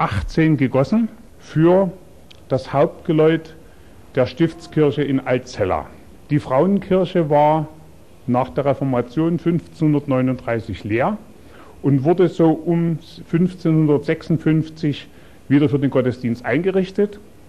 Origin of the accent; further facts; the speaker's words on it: Dresden, Saxony, Germany; Ich bin gebürtiger Dresdner und habe die Zerstörung meiner Vaterstadt selbst als kleines Kind miterlebt.